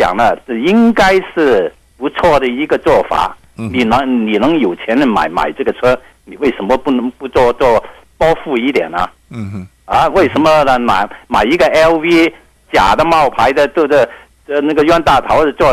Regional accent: Hong Kong; 我本身是香港人，我两边都找来找去

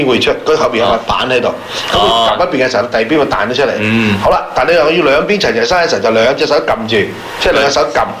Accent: China; 高鐵是我們中國人裡面一個發明是相當不錯的

